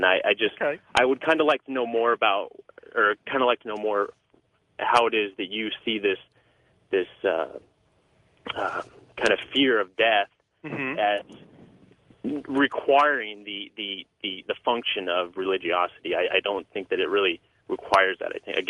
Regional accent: Orange, California, United States; I'm from Orange.

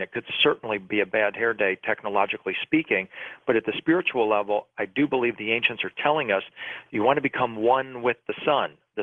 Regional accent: Detroit, Michigan, United States; You know, I grew up in the Detroit area.

